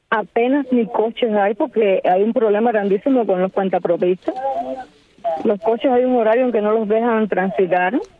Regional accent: Camagüey, Cuba; Hace unos días vine de Camagüey. Podría, sí, averiguar cuál es la situación con el agua. Pero en el caso histórico de la ciudad, siempre desde que yo nací, tengo 41 años ya.

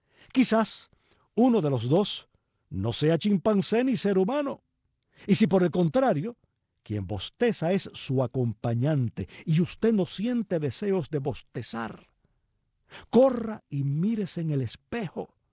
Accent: Cuba; si en algo somos expertos los cubanos

